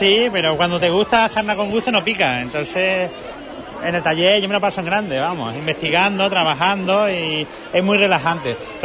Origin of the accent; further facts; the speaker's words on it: Parauta, Andalusia, Spain; Yo vengo de Parauta, a 15 kilómetros de Ronda, de Málaga.